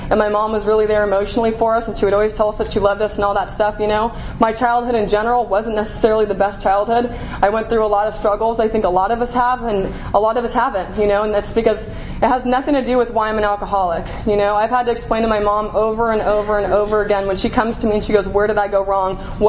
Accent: California, United States; I grew up in Marin County. I'm a native to where I live. I live in a little town.

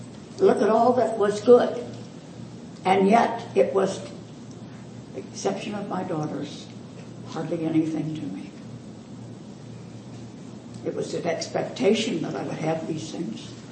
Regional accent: Illinois, United States; I went away to the University of Minnesota because I'm from the Illinois and live 35 miles from the University of Illinois.

